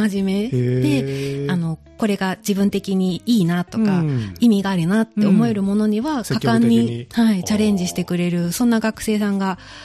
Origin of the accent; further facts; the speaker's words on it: Aichi, Japan; accent: Nagoya dialect; 自分もそんなにこう、名古屋弁を身につけてるなとは思ってなかったんですけれども